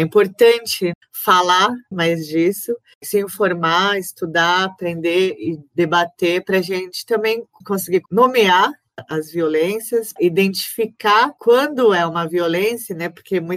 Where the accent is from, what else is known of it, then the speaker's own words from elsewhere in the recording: Brazil; E há muito tempo a gente tem falado que a gente é brasileiro.